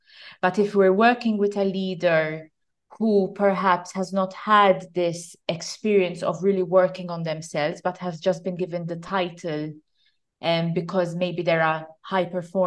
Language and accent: English; Malta; This is why we are known as Maltese and other people are known as English.